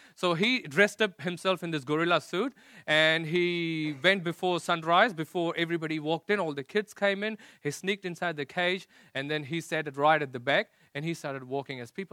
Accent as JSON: {"language": "English", "country": "India", "said": "You know, I come from India and they all talk about conversion."}